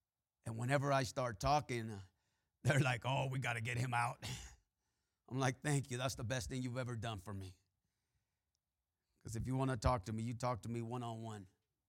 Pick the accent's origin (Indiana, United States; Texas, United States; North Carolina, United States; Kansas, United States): Texas, United States; accent: Mexican, Texas, Colorado, California; I have a Mexican, Texas, now a Colorado accent, if we have an accent tonight. Mixed in with a California, a valley, amen, sometimes dude accent.